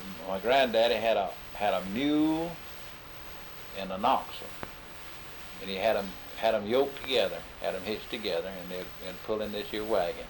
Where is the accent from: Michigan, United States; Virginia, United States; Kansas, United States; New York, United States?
Kansas, United States; Paola; born there; And he was born in Paola, and I was born in Paola. My birth certificate says Paola